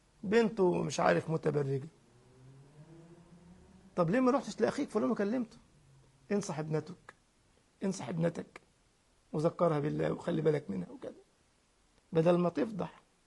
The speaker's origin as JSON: {"language": "Arabic", "country": "Egypt", "said": "يعني عندنا في مصر خد دول ولعل وعسى"}